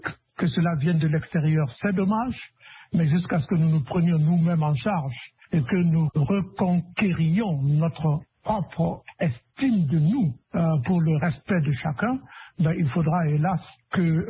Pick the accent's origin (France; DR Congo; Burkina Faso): Burkina Faso; en tant que Burkinabé et Africain, comme les autres